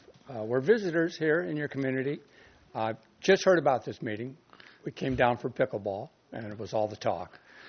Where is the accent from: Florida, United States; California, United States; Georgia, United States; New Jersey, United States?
California, United States; Santa Cruz; I'm from Santa Cruz, but we go to other areas, too, to play pickleball.